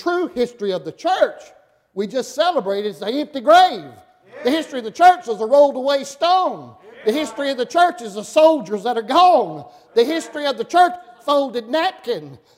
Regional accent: Alabama, United States; I'm from Alabama, went to Tennessee Temple.

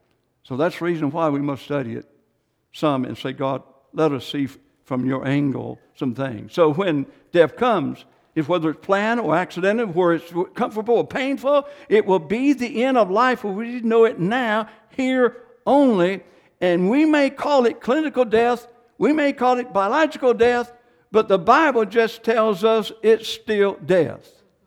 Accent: Clayton, North Carolina, United States; Yes, I was. I'm from Clayton.

